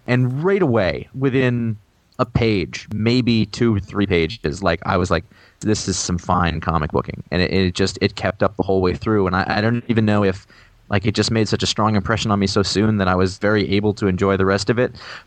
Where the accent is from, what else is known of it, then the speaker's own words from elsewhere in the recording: Maine, United States; But I grew up in Maine, so it would be At.